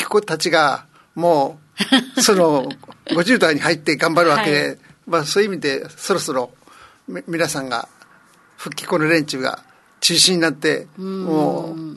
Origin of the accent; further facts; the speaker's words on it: Sado, Niigata, Japan; 私は子供の時から大学の時も常に自分は佐渡出身であるということをまず喋って